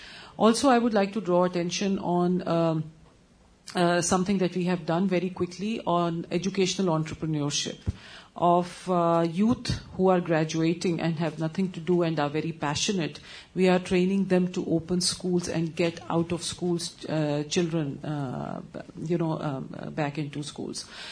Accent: Pakistan; from Pakistan.

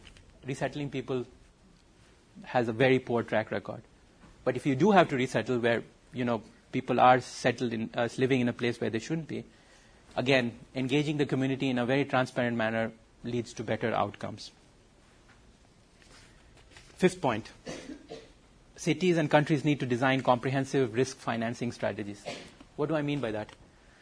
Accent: India; If you look at Mumbai, I come from India.

